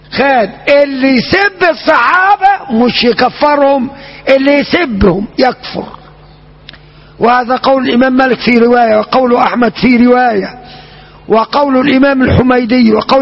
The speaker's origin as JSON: {"language": "Arabic", "region": "Upper Egypt", "country": "Egypt", "said": "للناس الغلابة عندنا في الصعيد، واحنا صعايدة."}